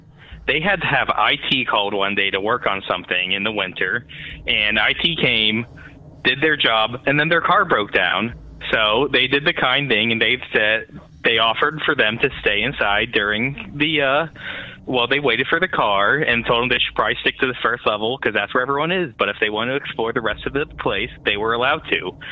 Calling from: York, Pennsylvania, United States; I'm calling from York, Pennsylvania.

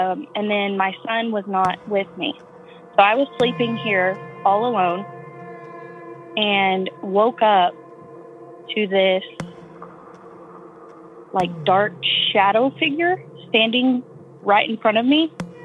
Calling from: Texas, United States; I'm calling from West Texas.

